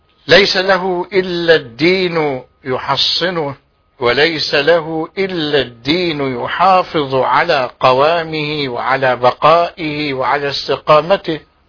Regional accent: Egypt; في بلدنا مصر

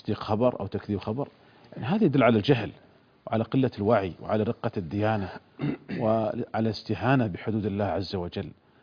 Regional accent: Saudi Arabia; وكان هذا هو الذي عليه فتوى عندنا في المملكة العربية السعودية

